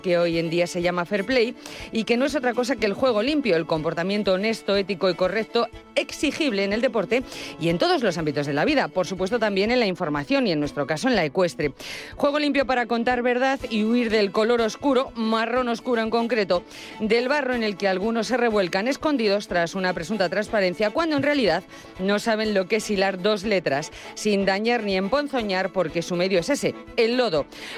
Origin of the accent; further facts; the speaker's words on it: Spain; todos los que hemos nacido en nuestra querida piel de toro, que somos españoles y que compartimos inmensos tesoros por haber nacido en el mejor país del mundo